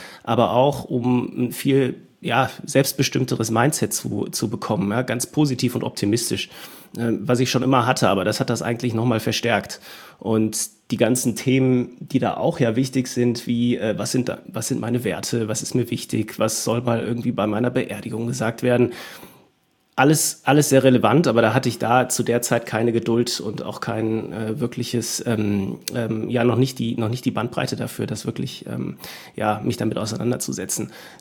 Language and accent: German; Germany; born or raised there